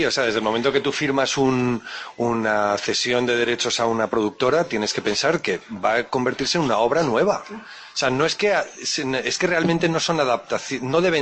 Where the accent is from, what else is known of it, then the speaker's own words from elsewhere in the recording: Logroño, La Rioja, Spain; pero ¿cómo demonios alguien compra el mío si soy de Logroño?